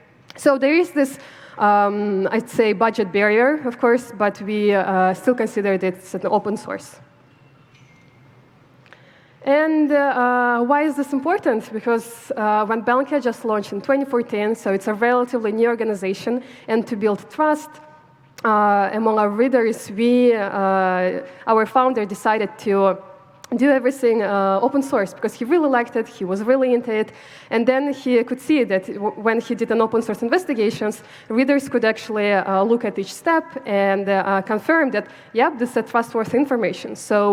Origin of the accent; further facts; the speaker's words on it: Kyrgyzstan; I come from Kyrgyzstan, so my main focus is in Central Asia